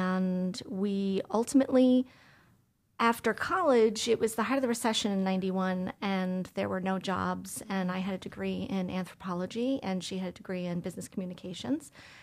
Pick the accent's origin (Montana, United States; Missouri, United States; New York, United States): New York, United States; Queens; I was born and raised in Queens